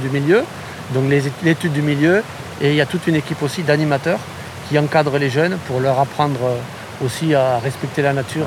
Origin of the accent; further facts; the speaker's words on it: Montpellier, Occitanie, France; Je suis de Montpellier.